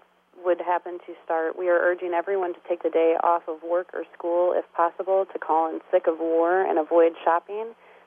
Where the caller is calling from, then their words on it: Columbia, Missouri, United States; I'm calling from Columbia, Missouri.